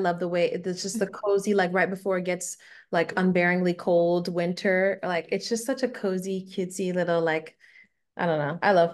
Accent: Davie, Florida, United States; Not originally. I was born and raised in Davie, Florida, which is like Broward County. So maybe Fort Lauderdale is a little bit more known than Davie.

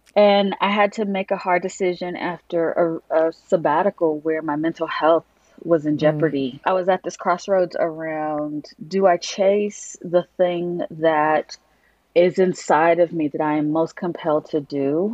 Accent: Atlanta, Georgia, United States; Well, I'm from Atlanta

